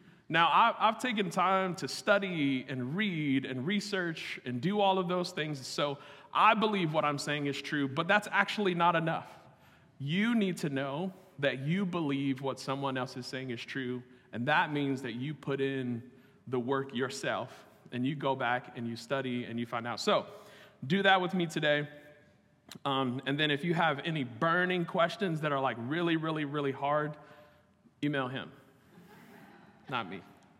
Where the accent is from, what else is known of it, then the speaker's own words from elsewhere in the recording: Chicago, Illinois, United States; now in Ohio, United States; I'm from Chicago. I moved to Ohio in 2009.